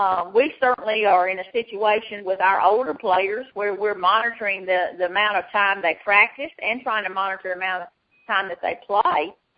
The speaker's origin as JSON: {"language": "English", "region": "the South", "country": "United States", "tie": "born or raised there", "said": "So that's how I was brought up in the South"}